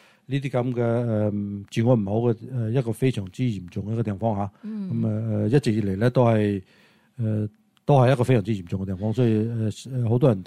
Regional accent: China; 我哋其实中国人

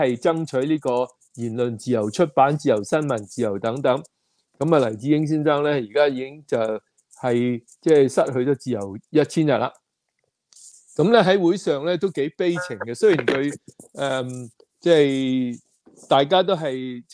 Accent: Hong Kong; 我都系，因为我都系香港人。

